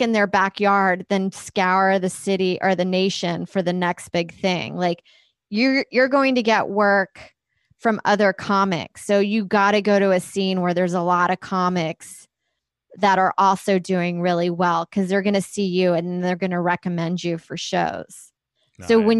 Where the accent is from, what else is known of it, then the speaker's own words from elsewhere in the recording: Houston, Texas, United States; I came from Houston where we went up, we did a mic once a week, maybe twice.